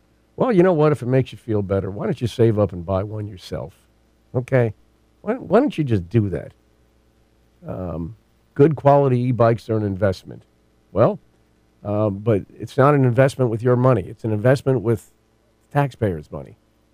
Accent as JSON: {"language": "English", "region": "Kentucky", "country": "United States", "lives_now": "California, United States", "said": "Because I came from Kentucky."}